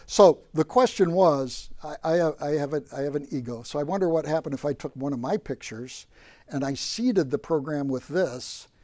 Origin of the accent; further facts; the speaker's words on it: West Virginia, United States; born there; I was born in West Virginia.